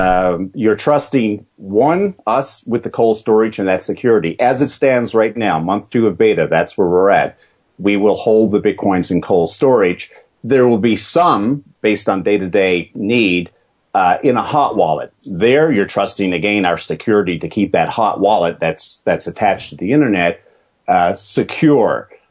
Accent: Canada; I'm Canadian, as you know

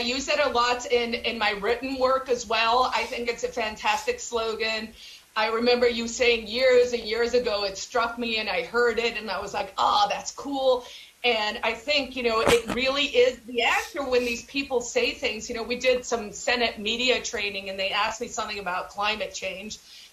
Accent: South Africa; You know, I grew up in South Africa. I grew up in Africa. I grew up in a first/third world country.

